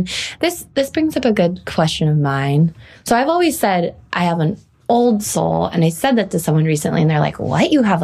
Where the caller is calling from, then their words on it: Brooklyn, New York, United States; I'm calling in from Brooklyn, New York, but this podcast is produced at DLI Productions in San Diego, California.